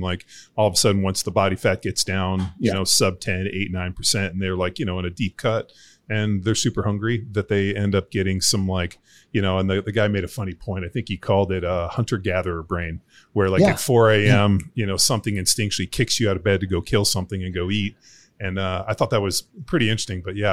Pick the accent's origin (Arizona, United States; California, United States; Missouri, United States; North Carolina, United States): California, United States; I grew up in Southern California, so did you.